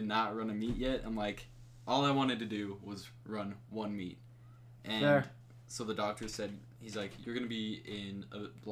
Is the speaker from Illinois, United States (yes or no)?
no; Rapid City, South Dakota, United States; born there; Like I said, I was born here in Rapid City. Born into a family of eight.